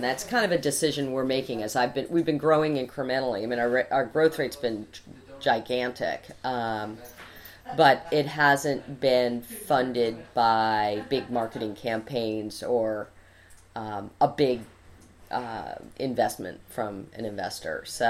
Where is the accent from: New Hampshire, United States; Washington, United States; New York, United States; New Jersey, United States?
New York, United States; Syracuse; Well, I was born in Syracuse in a log cabin. I grew up in Syracuse. I went to Mount Holyoke College, and then I went to New York City.